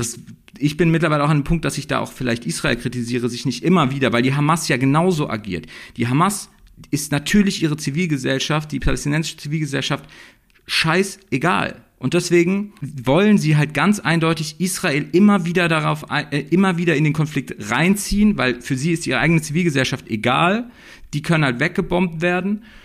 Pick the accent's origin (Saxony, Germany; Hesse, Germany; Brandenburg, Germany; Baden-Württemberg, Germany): Baden-Württemberg, Germany; Heidelberg; Dass man in Heidelberg, meiner Heimatstadt